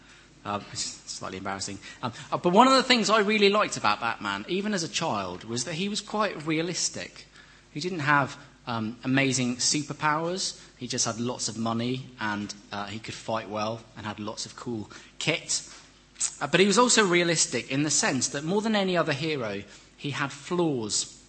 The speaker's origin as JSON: {"language": "English", "region": "Wales", "country": "United Kingdom", "tie": "born or raised there", "said": "One of my other heroes as a Welshman growing up was Ryan Giggs"}